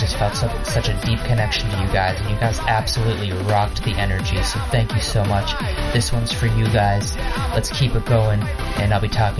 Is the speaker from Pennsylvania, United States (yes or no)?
yes; Pittsburgh, Pennsylvania, United States; It was called Ultraviolet in my hometown of Pittsburgh, and you guys absolutely rocked it.